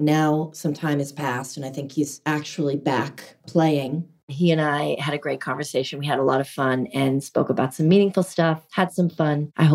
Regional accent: Boston, Massachusetts, United States; We're from Boston.

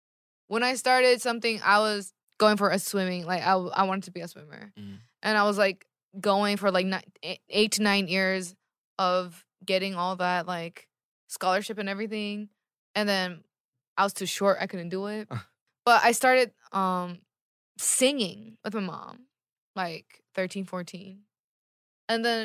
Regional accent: California, United States; I'm from California.

